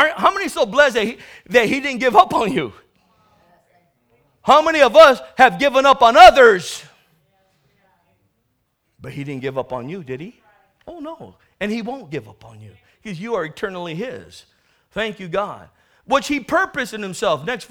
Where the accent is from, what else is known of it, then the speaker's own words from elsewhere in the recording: National City, California, United States; Growing up in National City and growing up in the wrong direction, growing up with people that I ran